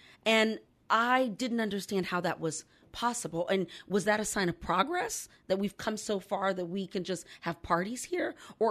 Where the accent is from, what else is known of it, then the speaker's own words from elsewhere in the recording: the South, United States; now in California, United States; I've been living in California for 20 years, and I have remarked that, I grew up in the South.